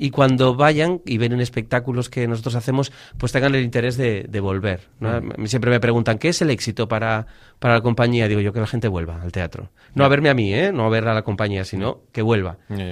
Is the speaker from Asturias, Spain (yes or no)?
yes; Gijón, Asturias, Spain; De Asturias, de Gijón.